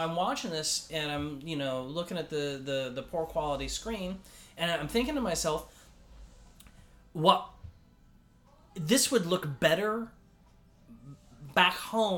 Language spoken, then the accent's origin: English; Indiana, United States; But you know, in my hometown, Indiana, we had when I was growing up, there were kind of three